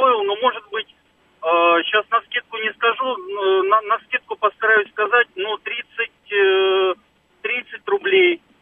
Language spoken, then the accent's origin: Russian; Moscow, Russia; я из Москвы.